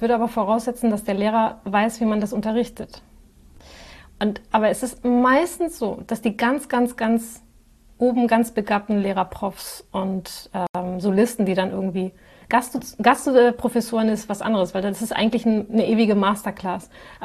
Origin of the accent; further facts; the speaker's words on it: Spain; Ich sage immer, ich bin Spanierin und neige zur Übertreibung.